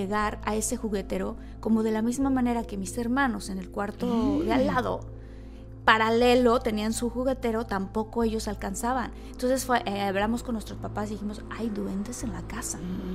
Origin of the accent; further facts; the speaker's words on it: Villahermosa, Tabasco, Mexico; entre las historias que tengo que contar, una de ellas es que yo crecí en Villahermosa. Y en Tabasco, en la selva